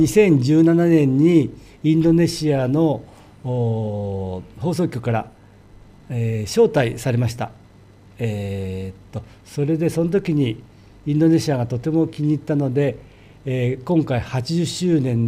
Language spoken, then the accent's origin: Japanese; Shizuoka, Japan; 静岡県から来ました